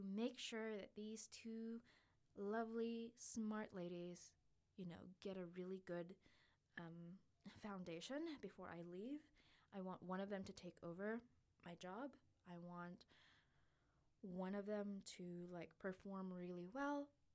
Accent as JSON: {"language": "English", "country": "Philippines", "said": "It's hard to say that as a Filipino. Silly little head. Okay. Because a while ago there was that accent, and now it's back."}